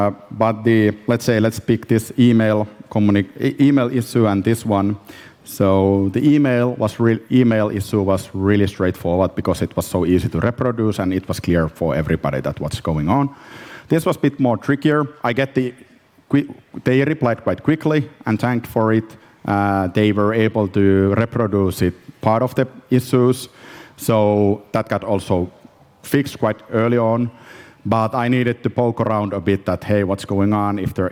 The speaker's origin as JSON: {"language": "English", "country": "Finland", "second_language": "English", "said": "I'm from Finland, so we are in the Finnish village."}